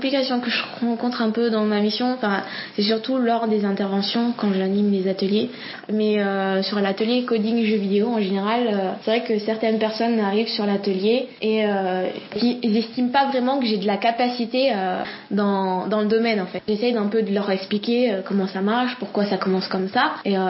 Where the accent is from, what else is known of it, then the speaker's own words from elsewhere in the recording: Réunion, France; Je suis d'origine de l'île de la Réunion. Je suis née à Saint-Étienne